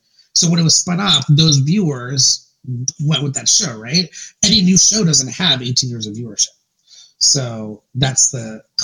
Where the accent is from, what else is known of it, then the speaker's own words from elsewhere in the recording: San Jose, California, United States; I grew up in San Jose. My first boyfriend is Filipino. My best friend was Hawaiian.